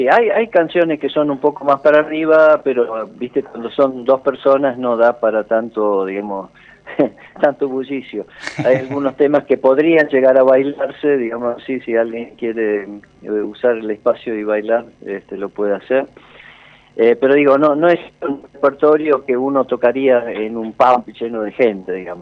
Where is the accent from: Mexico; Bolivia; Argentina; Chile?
Argentina; Lago Puelo, Chubut; somos un dúo, somos del Lago Puelo